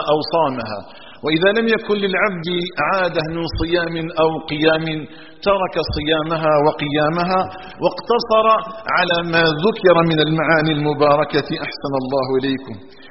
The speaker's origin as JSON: {"language": "Arabic", "country": "Algeria", "said": "أن يجعل بلدنا الجزائر آمنا مطمئنا"}